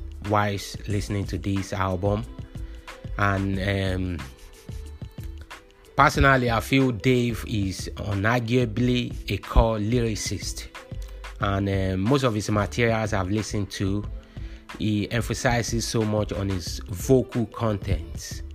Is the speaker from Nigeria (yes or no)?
yes; Nigeria; As you know, I'm from Nigeria